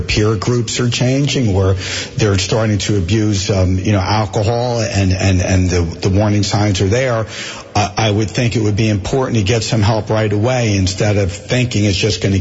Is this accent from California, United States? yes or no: no; Springfield, New Jersey, United States; I grew up in Springfield, New Jersey.